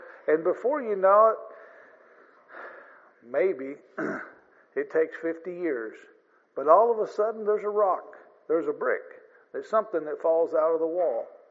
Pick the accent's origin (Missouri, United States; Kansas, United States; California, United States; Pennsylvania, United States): Missouri, United States; But I grew up in the Boot Hill of Missouri, and we had a lot of sand, we called it.